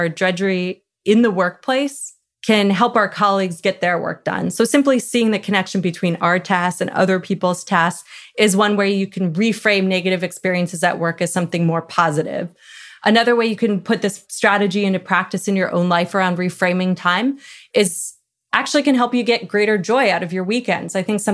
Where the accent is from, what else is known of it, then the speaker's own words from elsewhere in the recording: Canada; I'm Canadian